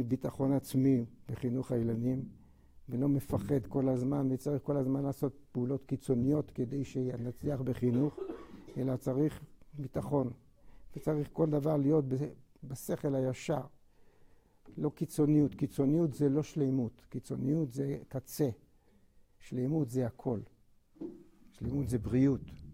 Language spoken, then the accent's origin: Hebrew; Tel Aviv, Tel Aviv District, Israel; אני גדלתי בתל אביב, בסביבה חילונית לחלוטין.